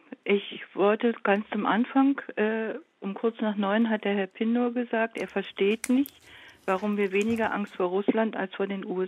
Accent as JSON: {"language": "German", "region": "Berlin", "country": "Germany", "tie": "born or raised there", "said": "Ich bin in West-Berlin aufgewachsen. Meine Jugend, meine Kindheit, auch mein junges Erwachsenenleben habe ich dort verbracht, vor dem Mauerfall."}